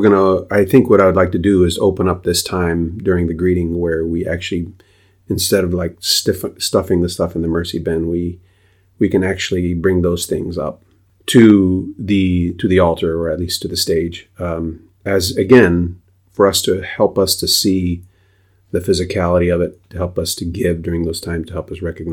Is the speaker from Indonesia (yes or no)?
yes; Papua, Indonesia; I'm a missionary kid. I grew up in West New Guinea